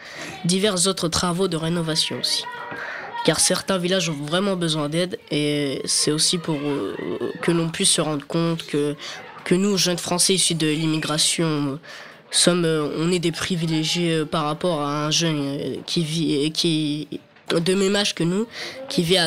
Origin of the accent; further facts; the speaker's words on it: France; Je suis français d'origine marocaine